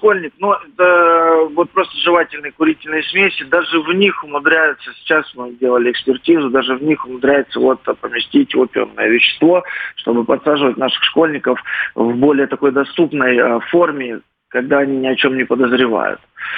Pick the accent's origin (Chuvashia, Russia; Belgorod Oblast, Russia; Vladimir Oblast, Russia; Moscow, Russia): Belgorod Oblast, Russia; Belgorod; я уроженец города Белгорода, я там начал работу по реабилитации